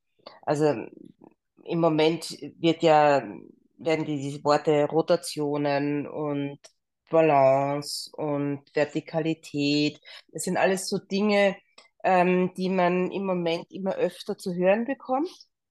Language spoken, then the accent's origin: German; Austria; ich komme aus Österreich.